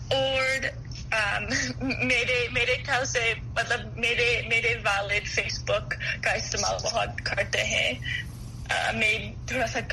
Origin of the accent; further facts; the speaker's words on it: Wisconsin, United States; میں وسکانسن میں بڑی ہوئی وسکانسن کی ریاست میں لیکن میرے والد جسٹ ابھی دو مہینے پہلے کیلیفورنیا میں شفٹ ہو گئی